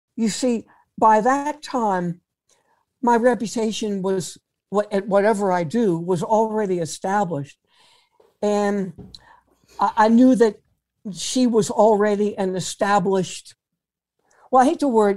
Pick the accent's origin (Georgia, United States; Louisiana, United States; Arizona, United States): Louisiana, United States; New Orleans; And she let me know she's coming to New Orleans, my hometown.